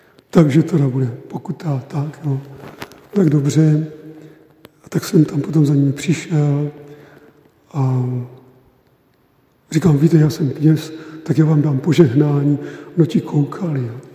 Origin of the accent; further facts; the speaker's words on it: Moravia, Czechia; A starosta se dověděl, že jsem z Moravy